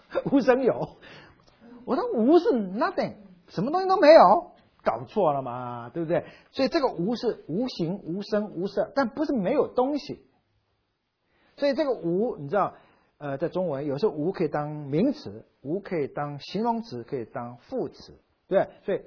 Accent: China; 那我们中国人想象是雾里面，哎，出来一个仙女，你知道吗？

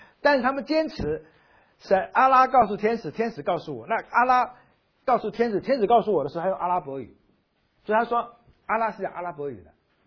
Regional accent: China; 然后我们中国人呢

